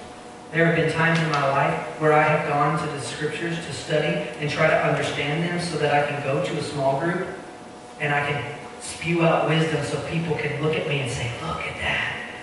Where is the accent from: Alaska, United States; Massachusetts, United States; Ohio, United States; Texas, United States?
Texas, United States; And I grew up in Texas, and I understand the analogy.